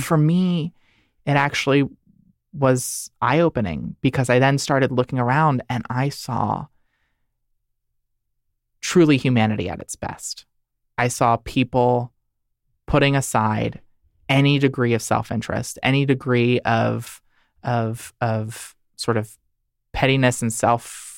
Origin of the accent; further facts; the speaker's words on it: Delaware, United States; the equality organization, Equality Delaware, in my home state